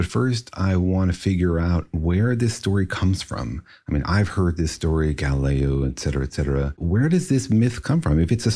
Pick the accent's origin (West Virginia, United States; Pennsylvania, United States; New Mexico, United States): New Mexico, United States; Los Alamos; I grew up in Los Alamos, and you know, it was deeply a Cold War context